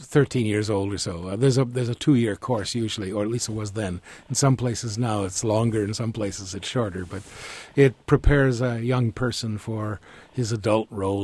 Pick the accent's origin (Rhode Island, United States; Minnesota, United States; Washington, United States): Minnesota, United States; In Minnesota, in southeastern Minnesota, on the Mississippi River.